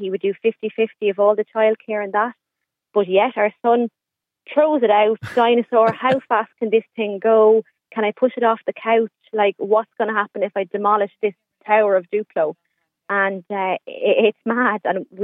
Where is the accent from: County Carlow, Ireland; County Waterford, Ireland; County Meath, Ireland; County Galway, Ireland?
County Carlow, Ireland; I'm actually from Carlow